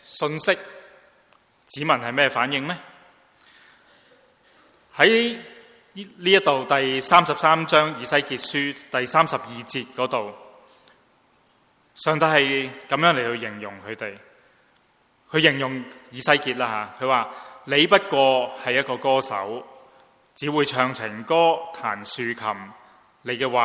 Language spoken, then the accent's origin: Chinese; Guangdong, China; 就好像我们广东人俗语所说